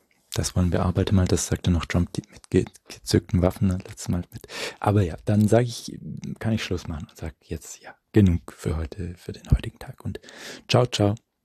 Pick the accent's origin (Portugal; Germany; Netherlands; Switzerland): Germany; West Germany; born there; ist ja wie ich auf dem Territorium von Westdeutschland geboren.